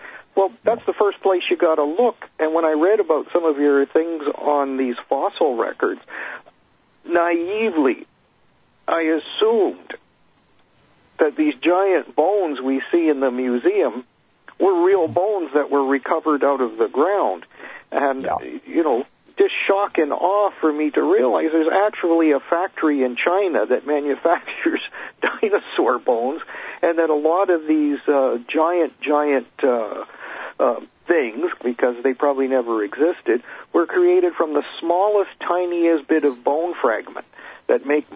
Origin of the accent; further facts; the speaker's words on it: Canada; I'm from Canada